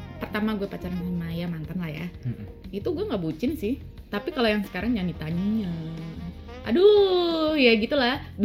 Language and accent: Indonesian; Java, Indonesia; Jadi, di mana gue dari Jawa sih sebenarnya